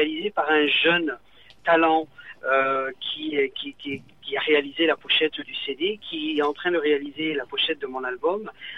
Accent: Boulogne-sur-Mer, Hauts-de-France, France; Non, je suis normand. Je suis normand, mais avec le sang du Nord.

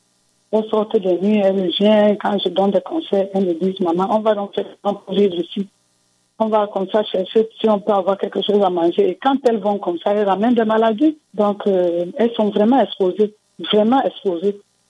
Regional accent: Yabassi, Littoral, Cameroon; Peut-être aller même dans un village parce que je suis de Yabassi.

